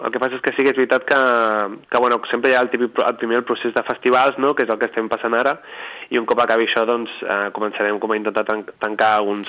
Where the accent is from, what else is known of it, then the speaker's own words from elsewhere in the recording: Calella, Catalonia, Spain; soc de Calella de la Costa, que Calella de Palafrugell també té costa, però Calella és millor perquè Calella és com una semiciutat